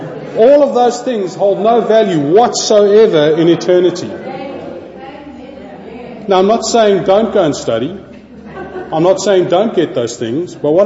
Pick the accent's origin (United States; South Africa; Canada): South Africa; born there; well, I was born in South Africa.